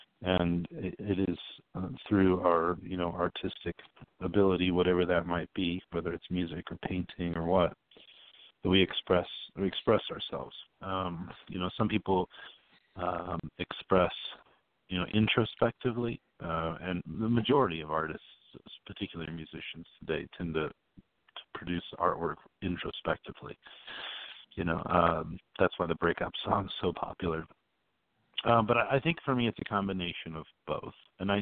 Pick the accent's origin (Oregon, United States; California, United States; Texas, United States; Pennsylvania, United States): Texas, United States; Amarillo; Truth is, the song's about my hometown, Amarillo, Texas.